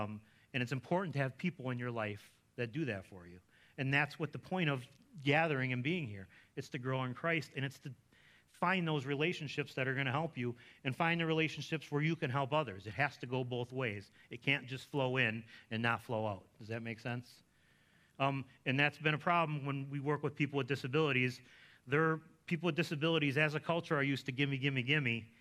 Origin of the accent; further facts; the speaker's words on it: Chicago, Illinois, United States; I grew up in the Chicago area, as did Carol. We went to high school together.